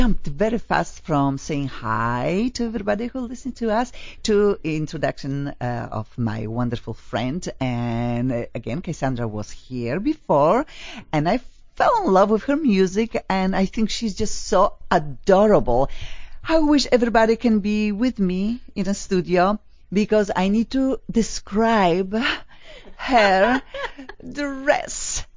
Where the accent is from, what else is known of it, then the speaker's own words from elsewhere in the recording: Poland; accent: Polish; English is a second language; now in United States; Mine is Polish and I cannot get rid of my accent. I am here almost in America 23 years, and I think I speak better and better.